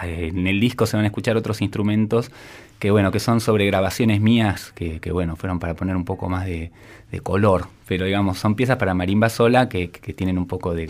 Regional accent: Argentina; Yo soy argentino, sí.

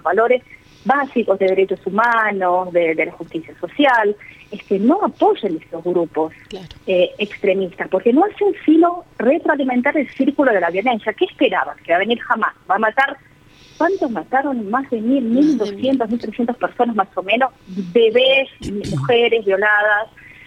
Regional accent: France; Toda mi vida crecí desde el exilio en Francia

